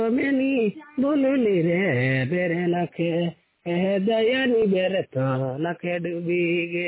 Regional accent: Jashpur, Chhattisgarh, India; हम जसपुर जिला से हैं, सुदा से ठेठ नागपुरी, जो कि हमारे देहाती भाषा

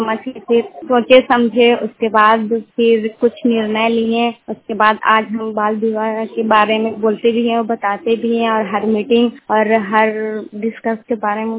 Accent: Hazaribagh, Jharkhand, India; हम शहरी से हैं, जिला हजारीबाग, और हम महिला उत्थान क्षेत्र से बोल रहे हैं।

